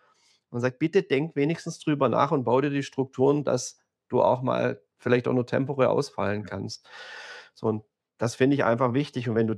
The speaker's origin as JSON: {"language": "German", "region": "Baden-Württemberg", "country": "Germany", "said": "ich bin Schwabe"}